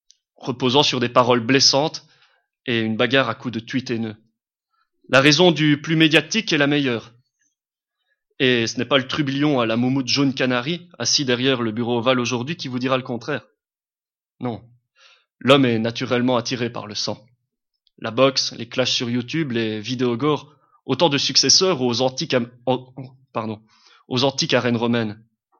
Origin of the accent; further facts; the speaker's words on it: Verviers, Wallonia, Belgium; born there; je ne suis pas né dans la région de Tchernobyl. Non, pire que ça, je suis né à Verviers.